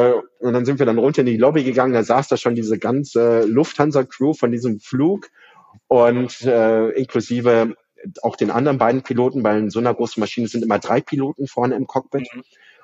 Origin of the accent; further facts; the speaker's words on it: Bavaria, Germany; weil ich bin in Bayern aufgewachsen